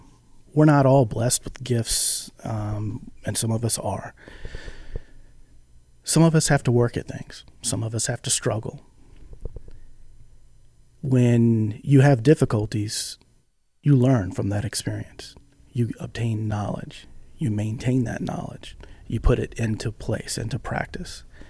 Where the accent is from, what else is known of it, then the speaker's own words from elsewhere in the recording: Virginia, United States; Growing up in York County, this is where I came to play, have fun.